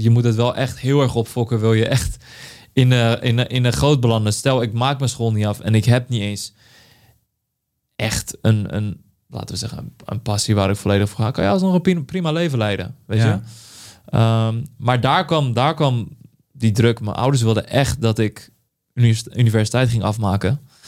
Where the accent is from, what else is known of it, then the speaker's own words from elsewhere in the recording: Schiedam, South Holland, Netherlands; also born or lived in Vlaardingen; ik ben opgegroeid in Schiedam, later in Vlaardingen.